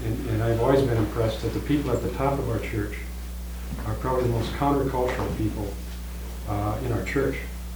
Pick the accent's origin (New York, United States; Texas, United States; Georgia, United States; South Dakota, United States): South Dakota, United States; I just went back to my hometown congregation in western South Dakota